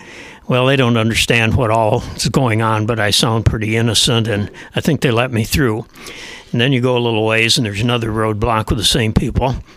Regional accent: Santa Cruz, Bolivia; And since I'm from Santa Cruz, and I was kind of, I don't get into politics down there

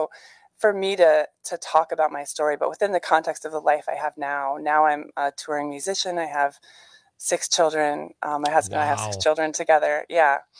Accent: Middle Ridge, Wisconsin, United States; I grew up near La Crosse, so up on the ridge in Dairy Country, so Middle Ridge specifically.

